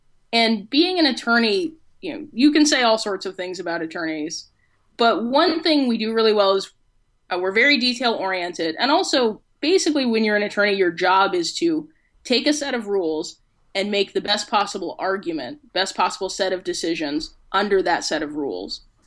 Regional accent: Colorado, United States; I grew up in Colorado, but I eventually chose to come here, so I guess I have no one to blame but myself.

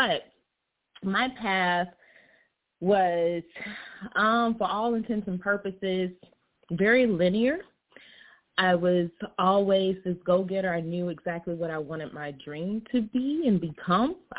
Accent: Gainesville, Florida, United States; Where I grew up in Gainesville, Florida, I've witnessed.

